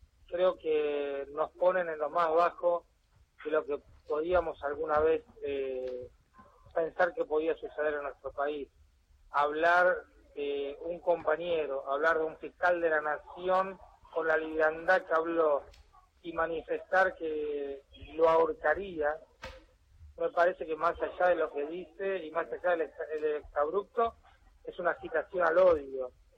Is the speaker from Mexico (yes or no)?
no; Argentina; lamentamos como argentinos